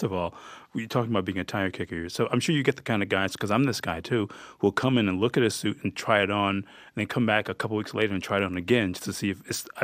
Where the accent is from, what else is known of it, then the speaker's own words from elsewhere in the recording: Hattiesburg, Mississippi, United States; Yeah, I'm from Hattiesburg, my family, so I know when you say suburb of Jackson, that's a really touching and politic way to put it.